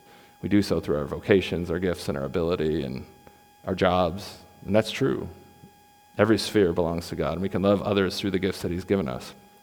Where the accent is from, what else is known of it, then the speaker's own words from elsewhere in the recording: Grand Rapids, Michigan, United States; I can think of a church from my hometown in Grand Rapids.